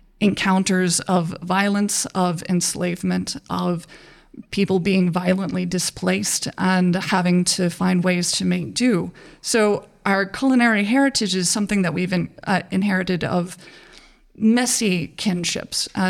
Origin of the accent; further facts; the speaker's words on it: North Carolina, United States; And since I'm from North Carolina originally, the smell of the dirt where I live is this red clay.